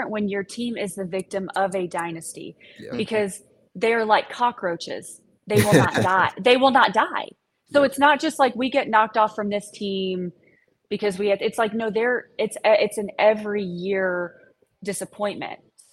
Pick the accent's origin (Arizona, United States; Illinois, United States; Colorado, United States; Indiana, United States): Indiana, United States; I grew up in Indiana. I grew up a Colts fan